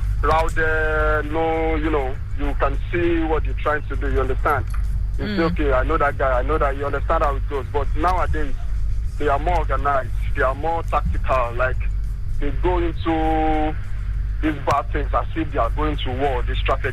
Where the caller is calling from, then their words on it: Ikorodu, Lagos, Nigeria; I'm calling from Ikorodu.